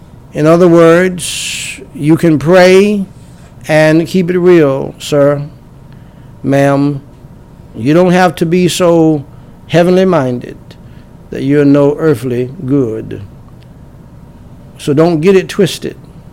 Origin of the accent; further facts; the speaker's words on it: United States; One of those odds is I'm from America and she's from Jamaica.